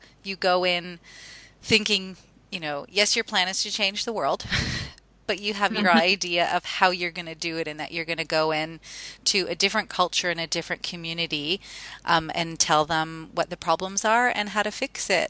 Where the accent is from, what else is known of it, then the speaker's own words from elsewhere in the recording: Canada; You know, I'm from Canada.